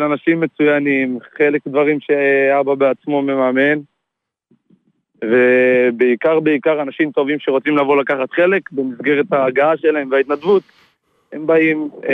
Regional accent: Rosh HaAyin, Central District, Israel; now in Tel Aviv, Israel; אני מאזור דיזינגוף גורדון. אני במקור מראש העין, תל אביבי בשנתיים.

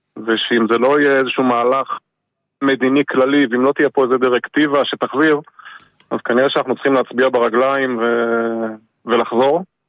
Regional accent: Snir, Northern District, Israel; אני בן קיבוץ ניר במקור, מחבר סניר עד היום. נשוי לאפרת ואב לארבעה ילדים מגיל 8 עד 17.

